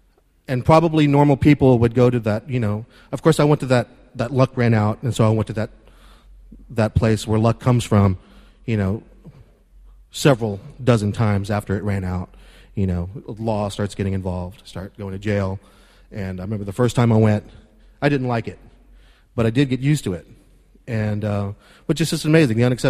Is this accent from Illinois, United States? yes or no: no; Texas, United States; now in New York, United States; I'm from Texas, and I got a sponsor. I have a home group here in Manhattan